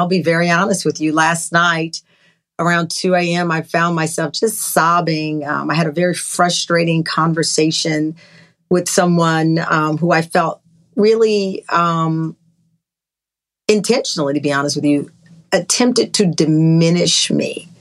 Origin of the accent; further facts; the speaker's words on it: Luling, Texas, United States; born there; I was born in Luling, Texas, this teeny tiny town right outside of Lockhart in the Hill Country.